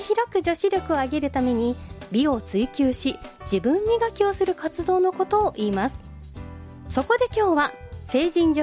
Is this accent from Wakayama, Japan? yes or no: no; Shiga, Japan; also born or lived in Kyoto; です。京都生まれの滋賀育ち、小柄でおっとりしてそうに見られますが、意外とせっかちでアグレッシブです。